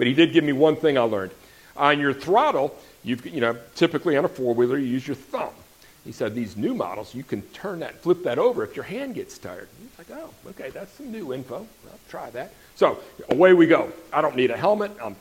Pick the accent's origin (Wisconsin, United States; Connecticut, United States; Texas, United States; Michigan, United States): Wisconsin, United States; But some of you probably all know that I grew up in Wisconsin. So I grew up on my grandparents' dairy farm, and we had snowmobiles.